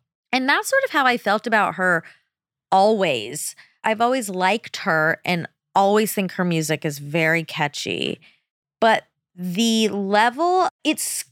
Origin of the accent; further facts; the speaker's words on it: the South, United States; I grew up in the South, so I knew